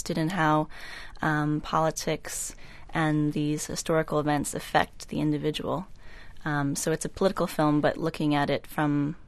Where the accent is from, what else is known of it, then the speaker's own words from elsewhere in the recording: New York, United States; now in Los Angeles, United States; I was born and raised in New York, but now live in L.A.